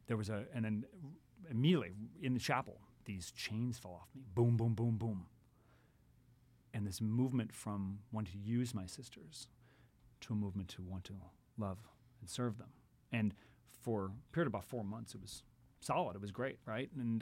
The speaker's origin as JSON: {"language": "English", "town": "Cleveland", "region": "Ohio", "country": "United States", "said": "Well, I'm from Cleveland originally, so you missed the connection there."}